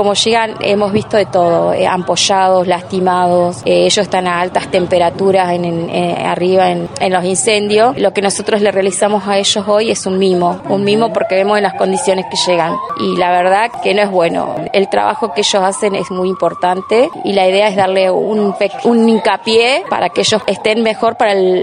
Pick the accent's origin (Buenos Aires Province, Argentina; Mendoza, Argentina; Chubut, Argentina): Chubut, Argentina; Trevelin; Yo soy de Trevelin